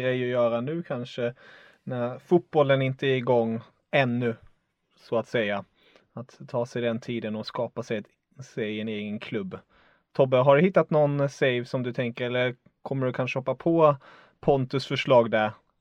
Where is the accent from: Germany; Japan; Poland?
Germany; måste jag ju fråga som tysk